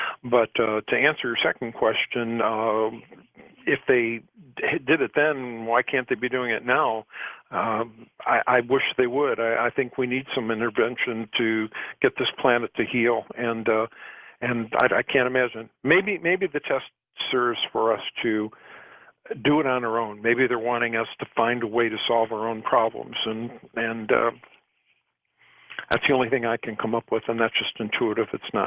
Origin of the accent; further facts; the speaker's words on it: Detroit, Michigan, United States; I sure am, yeah.